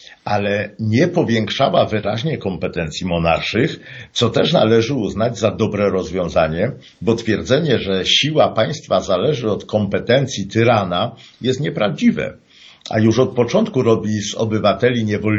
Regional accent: Kraków, Lesser Poland, Poland; Bez ogródek wyznam, że choć jestem krakowianinem

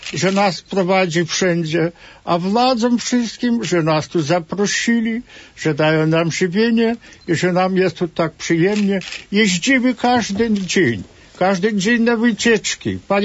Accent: Vilnius, Vilnius County, Lithuania; No ja chciałbym pozdrowić, jak jestem z Wilna

